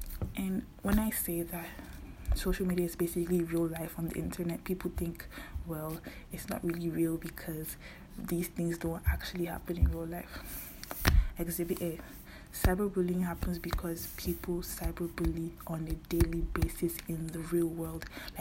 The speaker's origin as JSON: {"language": "English", "country": "Nigeria", "lives_now": "Canada", "said": "I'm Nigerian. I'm Igbo. That's my tribe in Nigeria. Currently, I live in Canada for school."}